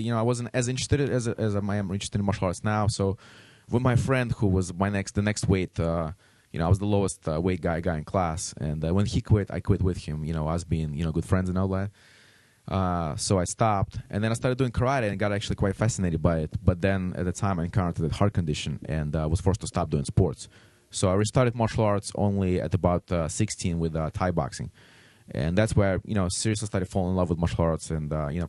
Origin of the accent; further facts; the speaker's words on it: Belarus; English is a second language; So, you know, basically I was born in Belarus, which is one of the former satellites of Soviet Union. And growing up, I lived right in the center of the city across the street from a circus.